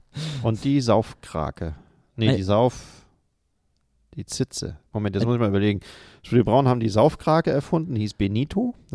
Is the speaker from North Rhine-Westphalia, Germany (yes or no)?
yes; North Rhine-Westphalia, Germany; Im Siegerland wäre es schön, wo ich herkomme, wenn es so aussehe.